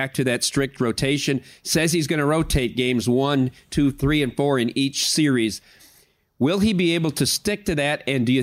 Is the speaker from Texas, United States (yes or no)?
no; Dubuque, Iowa, United States; Since he took my hometown team, the Dubuque Fighting Saints, to two USHL titles, he takes Denver to a national championship game.